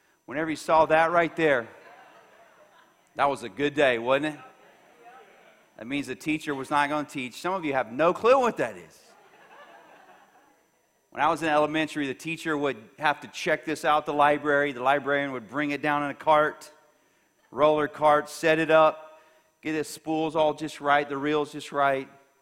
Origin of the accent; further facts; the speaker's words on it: Buda, Texas, United States; I grew up in the Buda area. This was back when Buda only had one elementary school.